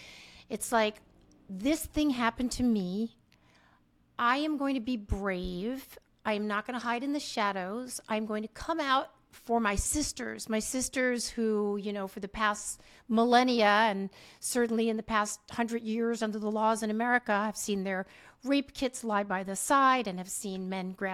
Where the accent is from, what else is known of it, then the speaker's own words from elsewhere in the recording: United States; I'm American. I had a passport. I had an Israeli press card.